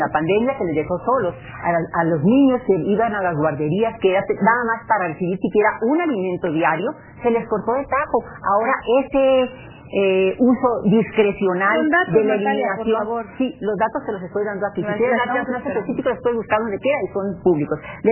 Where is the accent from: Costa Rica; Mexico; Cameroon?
Mexico; Hermosillo, Sonora; En Hermosillo, Sonora, que es de donde vengo, se han incendiado niños adentro de las casitas